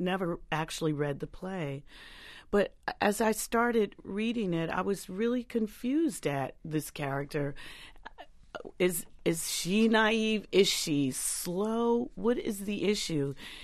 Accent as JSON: {"language": "English", "town": "Detroit", "region": "Michigan", "country": "United States", "tie": "born or raised there", "said": "Not in Dearborn, in Detroit. I grew up in Detroit."}